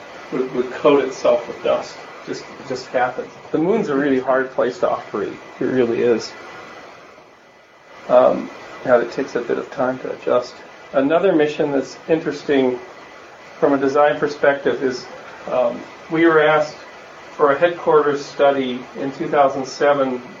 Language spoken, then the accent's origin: English; Canada; Oh, Canada's in there twice, that's a good thing. I'm Canadian.